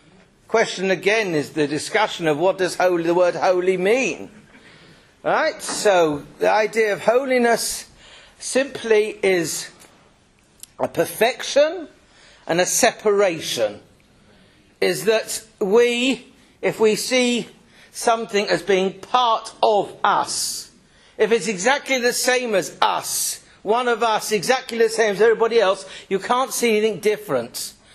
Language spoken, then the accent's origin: English; London, United Kingdom; Very strange for me, I come from London.